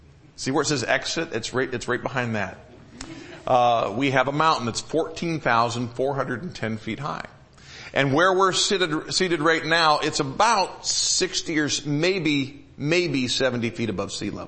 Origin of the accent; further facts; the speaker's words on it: Michigan, United States; Now, I grew up in Michigan.